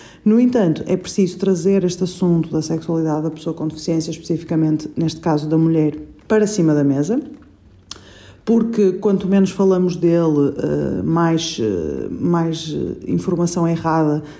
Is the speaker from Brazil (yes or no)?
no; Porto, Norte, Portugal; tenho 33 anos, sou do Porto, sou nutricionista